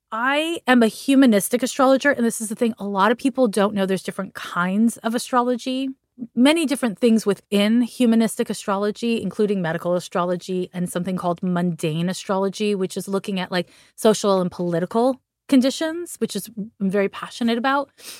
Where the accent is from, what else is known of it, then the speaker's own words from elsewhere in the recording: Montreal, Quebec, Canada; And then I'm from Montreal, Quebec. So there's a different school system out there.